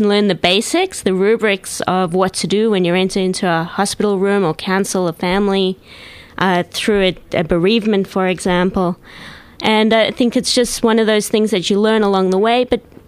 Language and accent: English; Perth, Western Australia, Australia; I was growing up in Perth. I was very involved in my local synagogue, as you mentioned, Temple David.